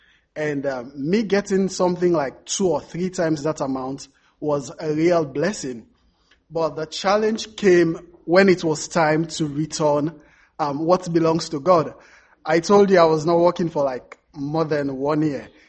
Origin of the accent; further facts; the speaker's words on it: Sierra Leone; I'm from Sierra Leone, West Africa.